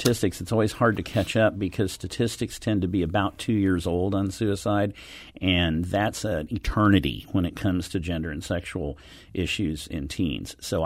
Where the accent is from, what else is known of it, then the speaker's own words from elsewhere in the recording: Lawrence, United States; my hometown of Lawrence has recently implemented such a good sex education program